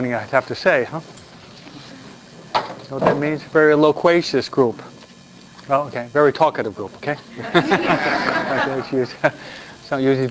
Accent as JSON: {"language": "English", "region": "New York", "country": "United States", "tie": "born or raised there", "accent": "New York", "said": "I was brought up and raised in the East Coast. You probably know by my New York accent, huh?"}